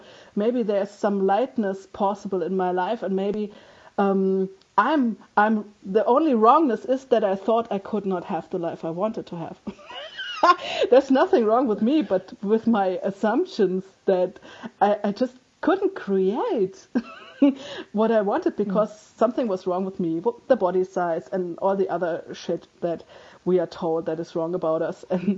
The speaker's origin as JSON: {"language": "English", "country": "Germany", "accent": "German", "second_language": "English", "said": "I mean, you can hear by my accent that I'm German."}